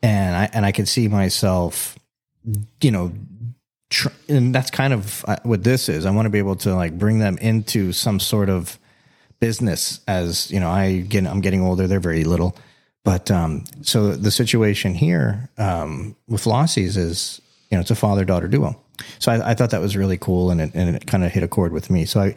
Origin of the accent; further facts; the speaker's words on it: Florida, United States; You know, we're from South Florida. So like, you know, Broward County Fair, Dade County Fair.